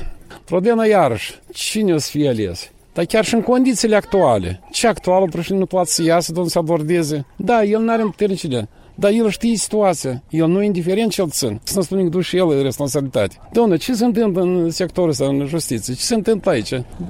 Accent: Sirota, Moldova; Sentimentul ăsta că aici te-ai născut, aici e pământ

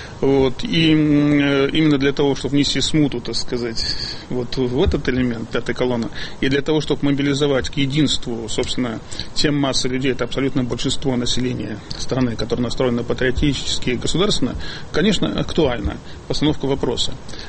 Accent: Belarus; Я, скажем, белорус, я русский белорус, этнически русский, поскольку это народность.

